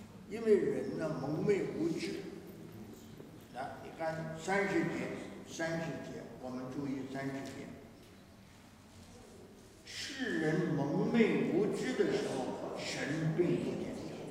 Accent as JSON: {"language": "Chinese", "country": "China", "said": "我们中国人认识的神、认识的菩萨，都那都小得不得了"}